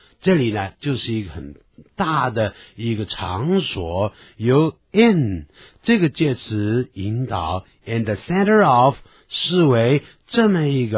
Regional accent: China; 咱们中国人呢最喜欢说虽然怎么样但是怎么样

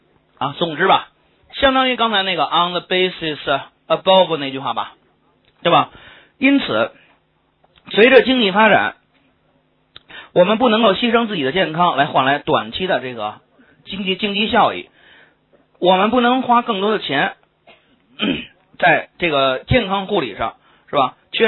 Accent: China; 就拿这个段落来看，我们中国人会怎么说呢？

